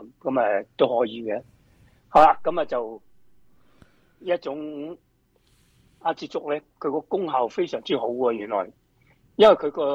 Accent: Hong Kong; 咁啊，我哋香港人啊，

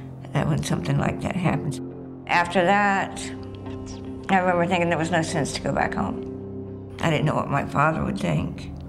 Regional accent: Cumberland, Virginia, United States; also born or lived in Portsmouth; I grew up in Portsmouth till probably about 8 years old. Then my family and I, we moved to Cumberland, Virginia, and they had bought a farm.

